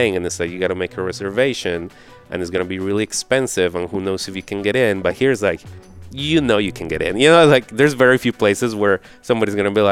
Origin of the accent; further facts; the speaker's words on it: Colombia; compared to like the level of violence that I grew up with in Colombia